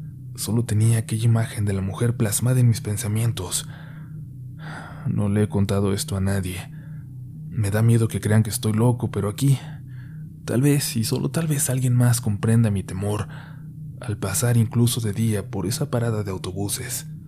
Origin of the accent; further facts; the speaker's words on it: Celaya, Guanajuato, Mexico; Soy de Celaya, Guanajuato, una ciudad que actualmente pareciera que se encuentra en guerra entre la Guardia Nacional y dos carteles muy fuertes de México, el Cártel Jalisco Nueva Generación y el Cártel de Santa Rosa de Lima.